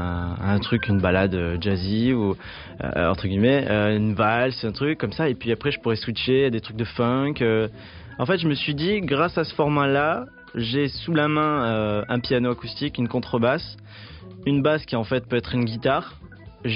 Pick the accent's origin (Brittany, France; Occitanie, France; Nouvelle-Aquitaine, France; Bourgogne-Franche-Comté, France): Occitanie, France; Vauvert; il faut savoir que je viens de Vauvert. Vauvert, c'est un village à côté de Nîmes